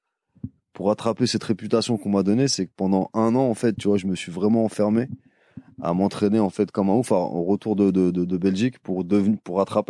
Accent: Paris, Île-de-France, France; je suis de Paris

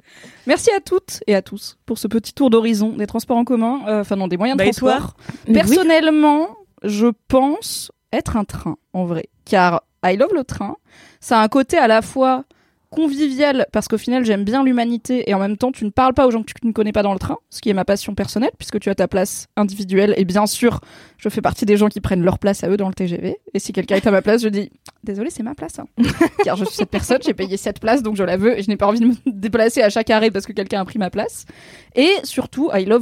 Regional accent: Auvergne-Rhône-Alpes, France; moi j'ai grandi dans le Vercors, dans la Drôme

